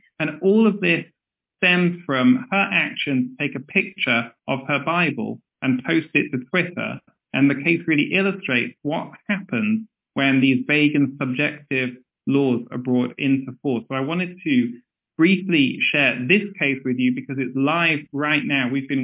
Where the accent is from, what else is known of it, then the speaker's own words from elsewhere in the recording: United Kingdom; I'm a British solicitor.